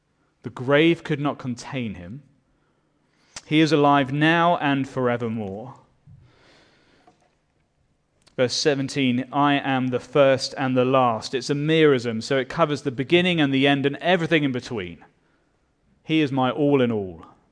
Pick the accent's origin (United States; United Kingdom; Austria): United Kingdom; As a British subject, a citizen, if you ever meet King Charles, you are either meant to curtsy, if you're a woman, or you bow